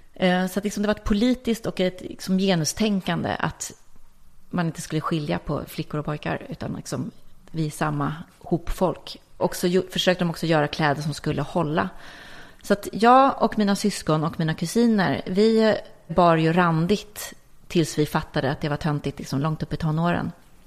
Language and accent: Swedish; Lidingö, Stockholm County, Sweden; Jag är uppvuxen på Lidingö. Jag är uppvuxen i ett stort gult trähus. Jättefint. Det var ganska bohemiskt och lite proggigt när jag växte upp.